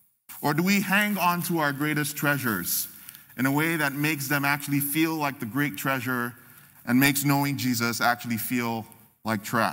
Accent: Nigeria; I'm originally from Nigeria

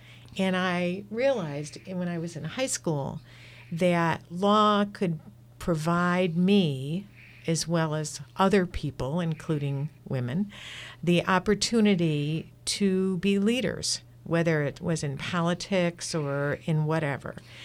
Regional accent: Buffalo, New York, United States; I came from Buffalo, New York, where the snows may be higher than in Michigan.

